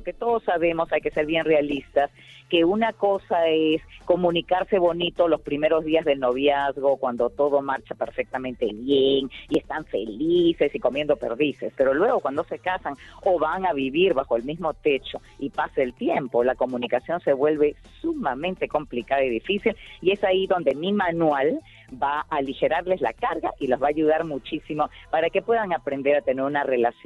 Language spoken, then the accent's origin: Spanish; Peru; also born or lived in Cuba; yo soy peruana de corazón porque yo nací en Cuba, de madre cubana y de padre peruano, pero me llevaron al Perú al año, entonces por eso hablo como peruana, pero me río como cubana y bailo como cubana también.